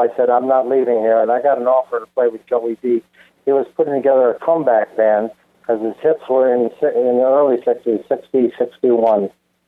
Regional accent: Rochester, New York, United States; also born or lived in Ottawa, Canada; Well, I grew up in Rochester, New York. Born in Ottawa, Canada, but I grew up in Rochester, New York.

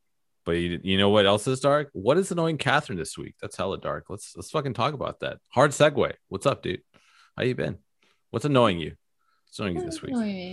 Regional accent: England, United Kingdom; I am English.

